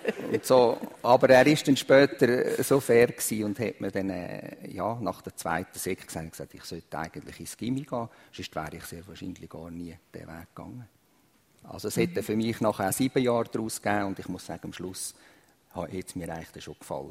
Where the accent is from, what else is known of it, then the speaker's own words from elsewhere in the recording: Seewen, Switzerland; ich bin da in Seewen aufgewachsen